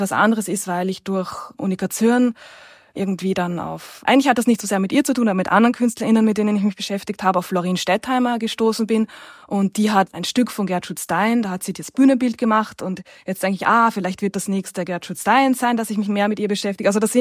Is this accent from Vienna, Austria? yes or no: yes; Vienna, Austria; born there; Ich bin in Wien geboren, wo ich auch lebe und arbeite.